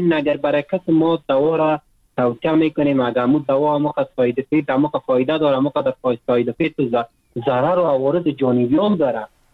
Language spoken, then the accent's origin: Persian; Afghanistan